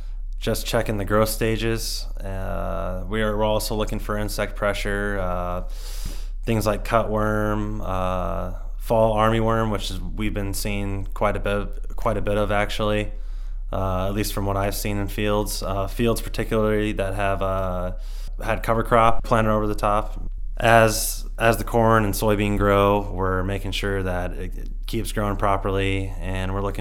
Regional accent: Coal Valley, Illinois, United States; also born or lived in Wisconsin; So I grew up in the Coal Valley area. I moved to Wisconsin, lived there for 8 or 9 years. And my family moved back to the area in 2012.

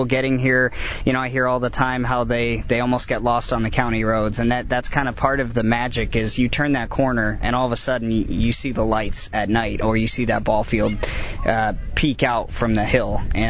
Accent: Dubuque, Iowa, United States; Yeah, I am an Iowa boy and proud of it. I was born in Dubuque, which is 25 miles east of here, and moved around when I was a kid, but could never get away from Iowa

